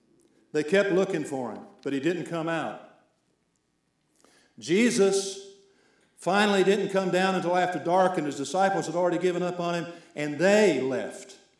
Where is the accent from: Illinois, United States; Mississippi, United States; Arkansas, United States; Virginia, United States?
Virginia, United States; And in the mountains where I grew up in Virginia, sometimes above those mountains we would hear the thunder rumbling.